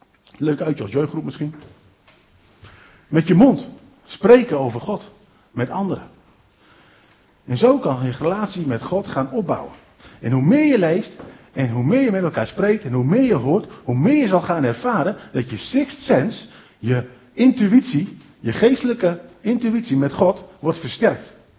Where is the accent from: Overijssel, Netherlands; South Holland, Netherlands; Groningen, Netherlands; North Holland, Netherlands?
Groningen, Netherlands; Delfzijl; En ik ben in Delzijl opgevoed met de woorden: Hij komt spoedig.